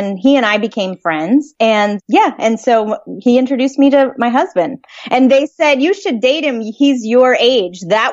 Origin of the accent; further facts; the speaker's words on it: Vermont, United States; Yeah, I grew up in Vermont, which is a beautiful place to live.